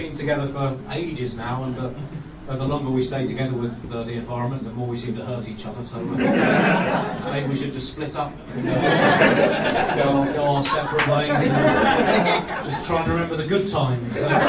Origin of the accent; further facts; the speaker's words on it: London, United Kingdom; Yeah, I come from London, and in London we like to complain about the traffic.